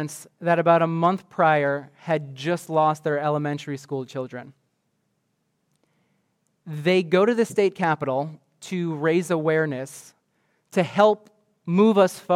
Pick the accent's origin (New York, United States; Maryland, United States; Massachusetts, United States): New York, United States; And I grew up in Westchester County, so I never hunted in my life.